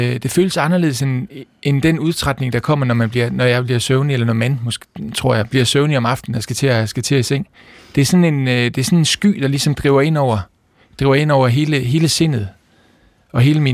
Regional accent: Aarhus, Central Denmark Region, Denmark; Og blev lagt på kommunehospitalet i Aarhus, hvor jeg kommer fra.

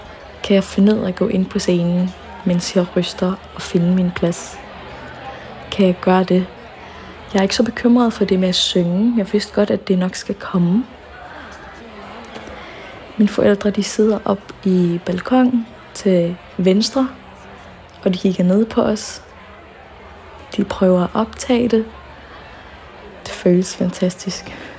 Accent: Syria; palæstinenser og født og opvokset i Syrien. Så vi har sådan set to hjemlande, der hører til.

